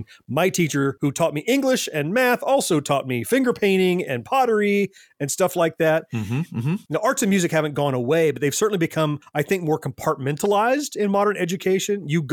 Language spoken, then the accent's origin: English; Florida, United States; And I grew up also here in Florida.